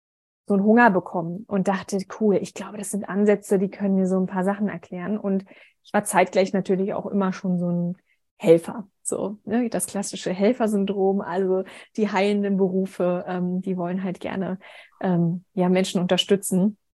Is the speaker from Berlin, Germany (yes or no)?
yes; Berlin, Germany; born there; ich bin 33, ich bin fast 34, bin in Berlin geboren, habe aber tatsächlich auch in meinem Blut nicht nur deutsches Blut, sondern tatsächlich auch asiatisches Blut. Meine Mutter kommt aus dem sehr, sehr, sehr entfernten östlichen Teil, asiatischen Teil von Russland.